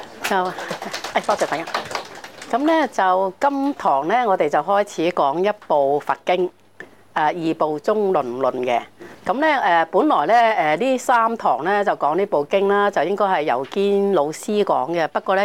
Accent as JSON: {"language": "Cantonese", "country": "China", "said": "我哋中國人"}